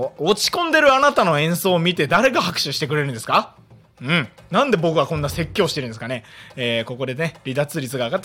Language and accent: Japanese; Kanagawa, Japan; moved away as an adult; now in Sado, Japan; あと僕は神奈川出身で、高校生になってこちらに来て、違う、高校卒業してこちらに来て